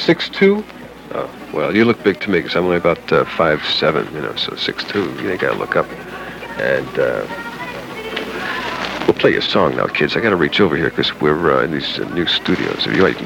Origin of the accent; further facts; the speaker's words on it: Brooklyn, New York, United States; because I'm from Brooklyn, you know. I used to say, hey, toy, toy, and toy, what's happening, man?